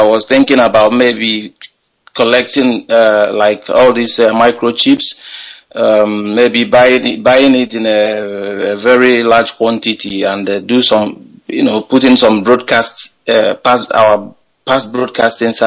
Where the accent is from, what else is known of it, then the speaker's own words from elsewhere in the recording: Anambra, Nigeria; now in Spain; I hail from Enugu in Njikọ Kalọku government area of Anambra State, and I am calling from Catalonia.